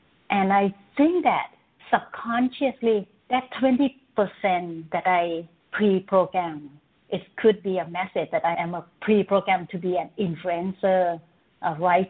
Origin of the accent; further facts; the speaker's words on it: Bangkok, Thailand; born there; English is a second language; I was born in Bangkok, Thailand. My mother Chinese, my father Thai. So I born in the family that have two cultures, two languages. Chinese language and Thai language